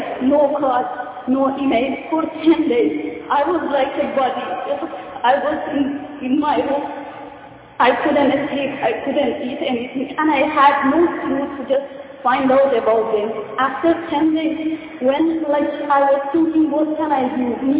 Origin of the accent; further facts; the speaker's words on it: Iran; I am from Iran.